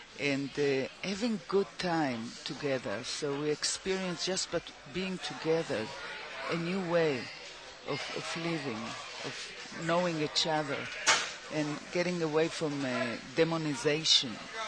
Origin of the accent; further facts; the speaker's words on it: Jerusalem, Jerusalem District, Israel; I said, I'm from Jerusalem, from Israel.